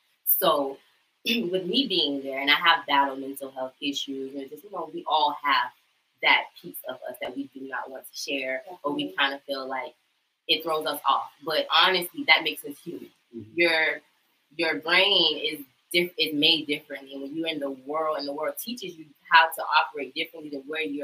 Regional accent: California, United States; moved away; I'm from California originally. I moved to Georgia about 6 years ago.

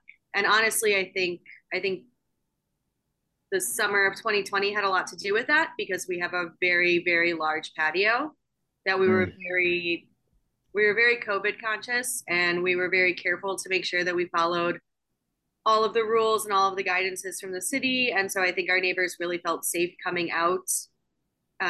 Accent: Chicago, Illinois, United States; Yeah, so I am born and raised in the city of Chicago. I grew up on the Northwest side, but I went to high school down by UIC. So I've been up and down and around this town for a long time.

